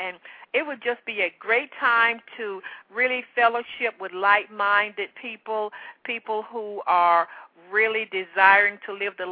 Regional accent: the South, United States; accent: Southern; I don't know if it was my Southern accent

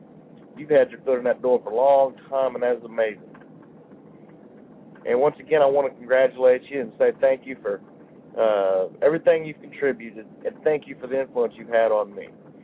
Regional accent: Houston, Texas, United States; now in Missouri, United States; I live in Missouri now, but I'm from Houston, Texas. That's where I was raised.

